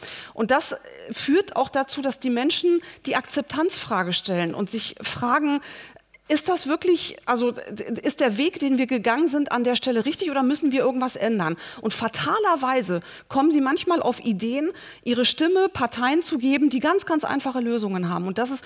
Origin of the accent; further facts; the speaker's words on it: Iran; Ich stamme aus dem Iran, ich bin im Iran aufgewachsen